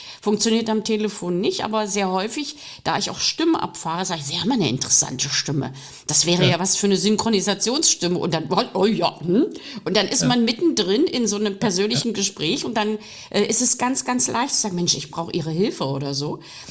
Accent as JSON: {"language": "German", "country": "Belarus", "said": "haben eine Belorussin vor sich. Also eine aus dem Föderationskreis und keine Deutsche. Das heißt, ich habe keinen Akzent, sondern ich habe einen Dialekt, würde man so formulieren."}